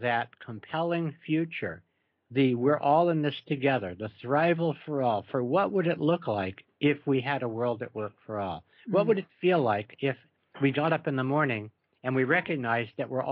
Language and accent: English; New York, United States; I'm from New York, and New Yorkers are noted for their bluntness.